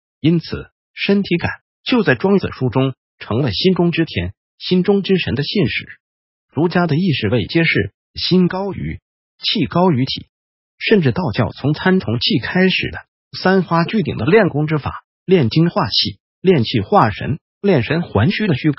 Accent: Taiwan; 我们台湾人有句俗话叫公婆疼孙

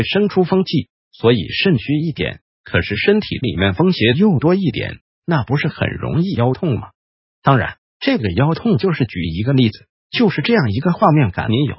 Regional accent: China; 就是我们中国人五这个数字跟六这个数字

